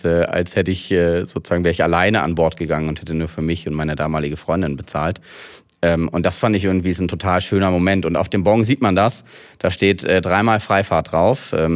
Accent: Hanover, Lower Saxony, Germany; Dadurch, dass es halt alles in Hannover meine Heimatstadt ist, wo ich geboren bin.

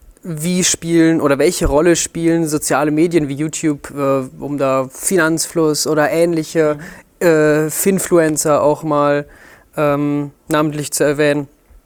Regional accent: Germany; Und ich als Deutscher kann davon auch ein Lied singen.

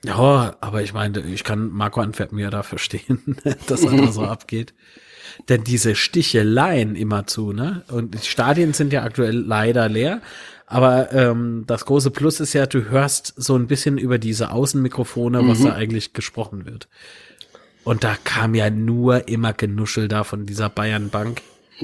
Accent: Rhineland-Palatinate, Germany; Aber mir sind Pfälzer und mir der wird es.

